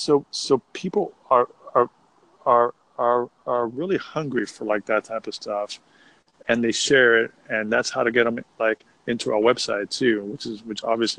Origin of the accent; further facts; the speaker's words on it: Miami, Florida, United States; now in Austin, United States; I'm from South Florida. I'm from Miami